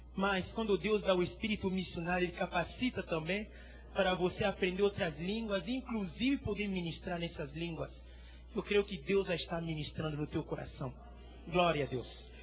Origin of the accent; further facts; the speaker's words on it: Côte d’Ivoire; Portuguese is a second language; sou da Costa do Marfim. É um país que fica na costa oeste da África. E a língua falada ali é o francês.